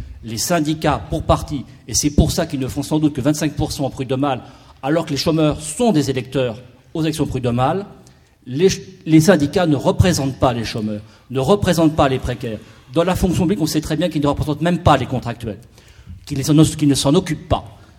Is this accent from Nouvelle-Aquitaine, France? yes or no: no; Grenoble, Auvergne-Rhône-Alpes, France; je viens de Grenoble.